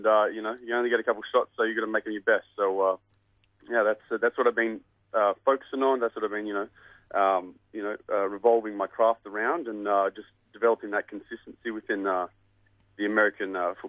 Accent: Australia; as an Aussie

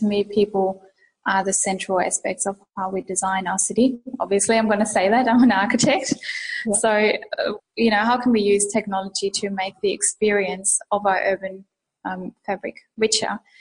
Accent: Germany; English is a second language; now in Australia; I have a bit of an accent and I am indeed not from Australia. I was born and raised in Germany and I have been here since 2007.

